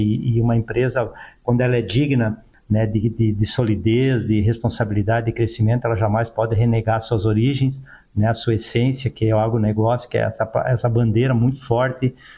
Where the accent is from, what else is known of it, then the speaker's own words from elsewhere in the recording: Rio Grande do Sul, Brazil; moved away as an adult; Nós viemos de uma região do Rio Grande do Sul, onde a gente tem a especialidade de trabalhar com as culturas de grãos